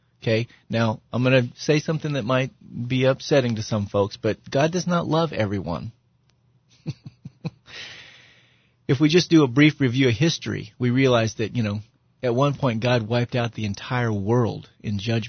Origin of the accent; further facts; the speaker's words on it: United States; you know, as an American, I'm never really worried about my security.